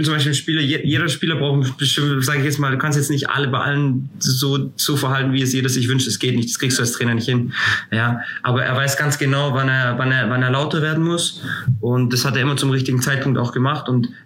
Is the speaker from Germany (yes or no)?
no; Greece; und ich bin Grieche